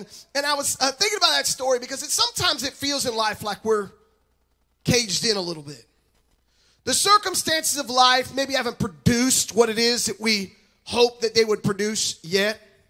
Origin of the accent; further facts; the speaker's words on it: Tampa, Florida, United States; I grew up in Tampa, Florida, y'all, so I'm also a Tampa Bay Buccaneer fan.